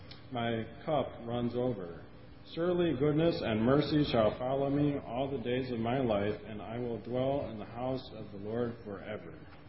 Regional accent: Ireland; And I'm Irish, and I really like the Irish whistles.

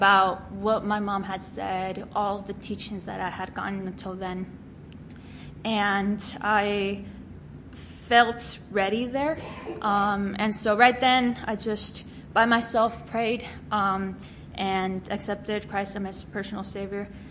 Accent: Argentina; I'm a missionary kid. I was born and raised in Argentina my whole life.

